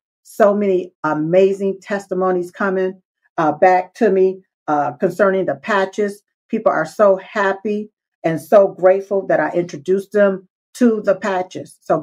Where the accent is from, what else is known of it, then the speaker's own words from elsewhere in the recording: United States; born there; And I was born right here in America.